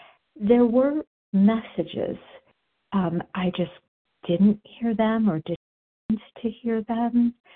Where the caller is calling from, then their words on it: Denver, Colorado, United States; I'm calling from Denver, Colorado.